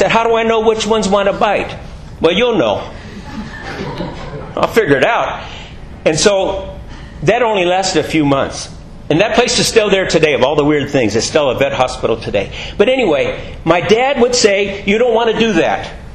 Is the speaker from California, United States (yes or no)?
yes; California, United States; We grew up in Orange County. Orange trees everywhere. You could buy an acre of ground for whatever.